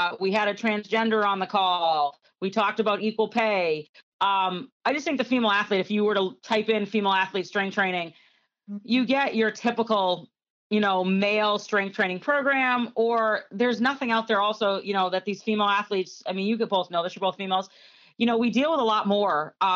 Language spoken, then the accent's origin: English; New Hampshire, United States; when I was an athlete growing up in New Hampshire, I was blessed with fantastic coaches.